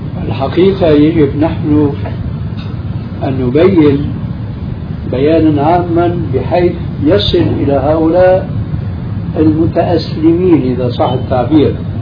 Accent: Syria; كذا تعرف عندنا في سوريا، في عندكم هيك شيء؟

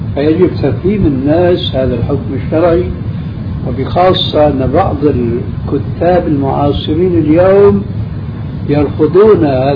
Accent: Syria; كذا تعرف عندنا في سوريا، في عندكم هيك شيء؟

